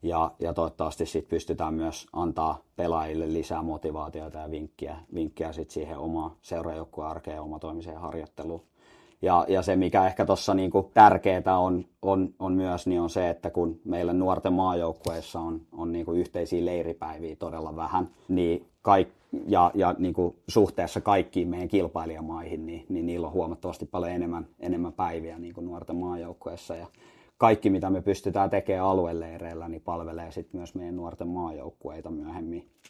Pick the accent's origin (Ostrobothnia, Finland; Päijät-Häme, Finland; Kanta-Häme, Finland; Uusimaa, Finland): Uusimaa, Finland; Espoo; takaisin tänne etelään, mistä mä oon kotoisin, että Espoosta lähtöisin